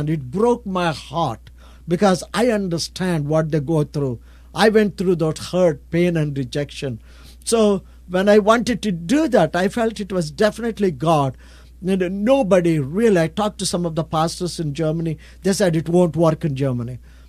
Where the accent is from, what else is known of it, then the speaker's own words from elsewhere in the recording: India; English is a second language; I'm from India. I'm a pastor from India. And I'm visiting your country.